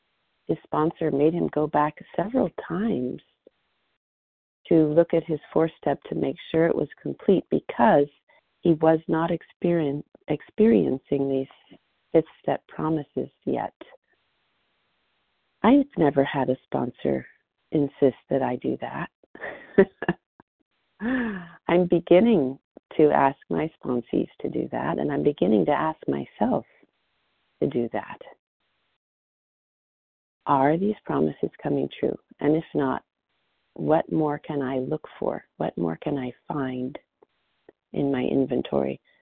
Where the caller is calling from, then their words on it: Monterey, California, United States; gratefully recovered here in Monterey, California